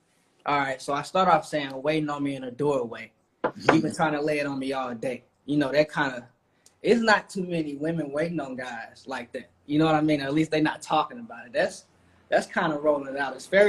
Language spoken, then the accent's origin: English; St. Louis, Missouri, United States; I'm from St. Louis, Missouri.